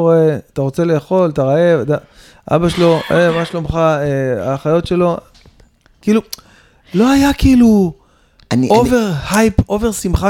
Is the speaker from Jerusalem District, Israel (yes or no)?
no; Bat Yam, Tel Aviv District, Israel; אם היה לנו משחק בית ביפו, הייתי הולך ברגל, מבת ים עד יפו, בתור ילד בן 10 לבד, ביום שבת, ב-8 בבוקר